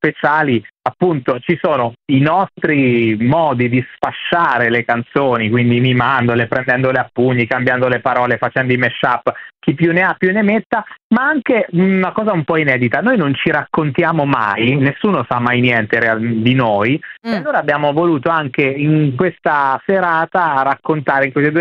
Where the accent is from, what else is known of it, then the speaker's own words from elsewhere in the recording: Gubbio, Umbria, Italy; Sud di tutti, vengo da Gubbio, esattamente.